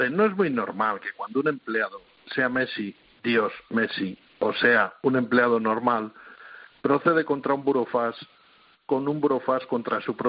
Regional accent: Castile, Spain; como yo soy castellano y me gusta hablar bastante claro

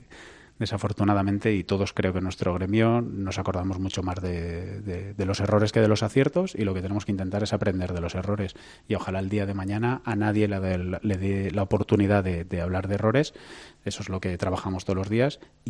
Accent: Spain; pues soy español

